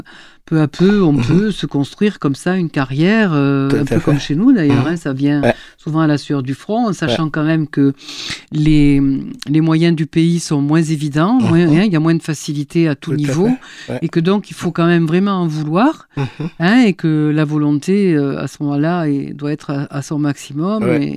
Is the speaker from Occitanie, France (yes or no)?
yes; Montpellier, Occitanie, France; sans être vraiment chauvine, puisque je suis montpelliéraine, y compris de naissance